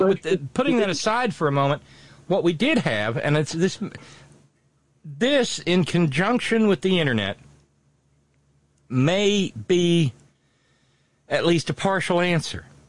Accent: Alabama, United States; you growing up where you grew up and me growing up in Alabama, it wasn't in my school either. For all the screwed upness of Alabama, we did not have a Nazi problem.

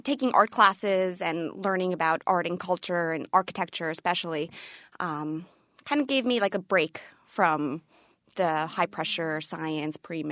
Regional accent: New York, United States; Sloan Kettering in New York, and I'm a New Yorker.

